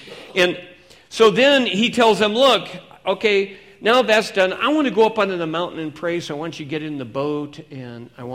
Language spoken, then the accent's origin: English; Seattle, Washington, United States; I know just what those disciples are feeling because I'm from Seattle, Washington, you know, or at least the Seattle area, and my dad and I boated from the time I was probably late grade school or early middle school.